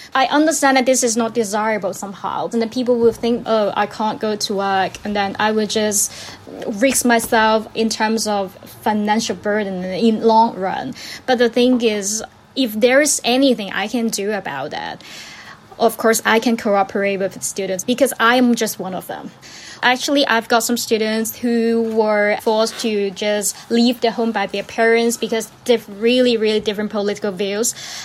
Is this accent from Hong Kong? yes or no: yes; Hong Kong; I am doing my postgraduate degree studies in Hong Kong U, and I'm 26. Hong Kong is my hometown.